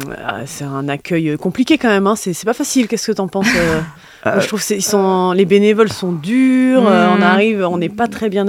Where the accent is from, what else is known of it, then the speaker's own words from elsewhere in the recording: Chartres, Centre-Val de Loire, France; Je viens de Chartres, une petite ville au sud-ouest de Paris, 80 km.